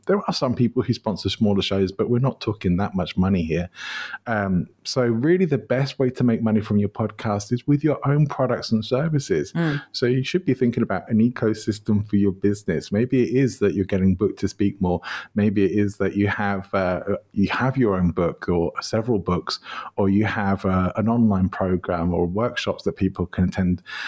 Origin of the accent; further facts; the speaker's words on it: England, United Kingdom; now in Spain; my home country, even though I did move to live in Spain, but I do still love going back to England.